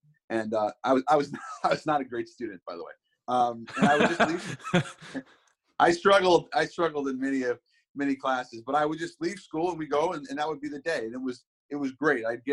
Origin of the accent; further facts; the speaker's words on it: Seattle, Washington, United States; growing up in Seattle, I'm obviously, you know, sports has been a massive part of my life since I was a kid.